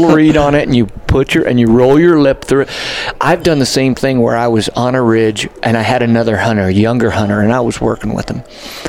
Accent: New Mexico, United States; I mean, for me, growing up in New Mexico, I guided mule deer hunters, elk hunters, stuff like that since I was young.

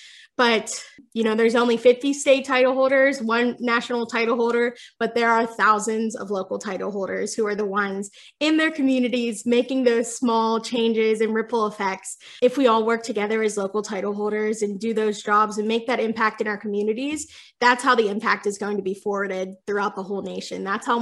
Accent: Pennsylvania, United States; I've been able to take that curriculum into schools, not only in Central Pennsylvania, but also I'm from Western PA.

